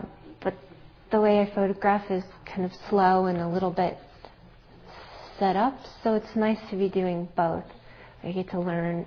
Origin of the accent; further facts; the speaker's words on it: California, United States; I grew up in Silicon Valley, and I remember when I was in college, people saying that we had the worst water in the country because of all of the microchip manufacturing.